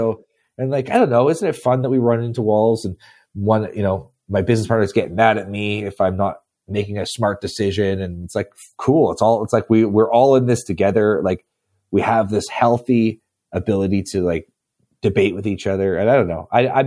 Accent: Canada; I mean, I'm from Canada. It gets cold here.

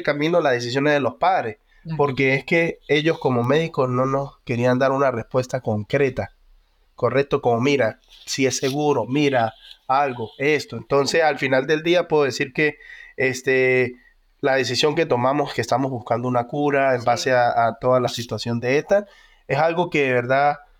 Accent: Venezuela; vengo de Venezuela, donde mayoritariamente mis tíos o familiares son médicos

